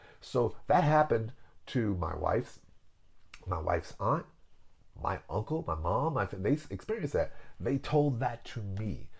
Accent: Arkansas, United States; And I'm embarrassed about Elaine because I'm from Arkansas.

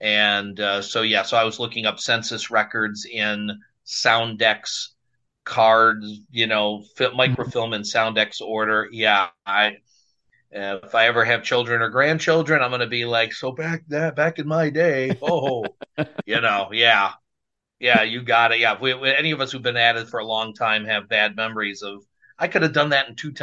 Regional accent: Burbank, Illinois, United States; Yeah, I grew up in Burbank, south suburbs

